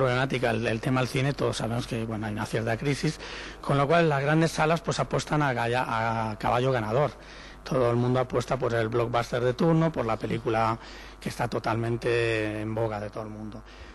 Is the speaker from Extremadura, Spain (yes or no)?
no; Sitges, Catalonia, Spain; now in Madrid, Spain; yo soy de Sitges, nací en Sitges, y he vivido y he disfrutado del Festival de Sitges, y en cierto modo he intentado traerme un trocito de Sitges a Madrid